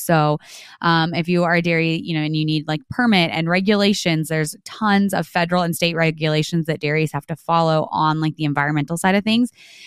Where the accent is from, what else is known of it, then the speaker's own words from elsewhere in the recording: New Mexico, United States; In New Mexico. So Eastern New Mexico. So I'm like right on the Texas border.